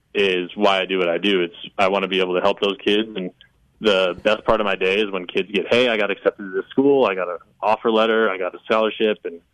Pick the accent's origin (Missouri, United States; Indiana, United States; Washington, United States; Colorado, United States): Colorado, United States; Evergreen; I went to high school up in Evergreen, Colorado, at Clear Creek High